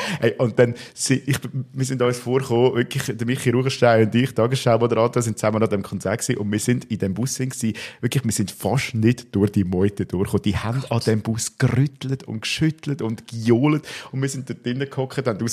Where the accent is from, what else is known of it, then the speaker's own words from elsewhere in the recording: Aargau, Switzerland; Nein, lustigerweise nicht als Aargauer.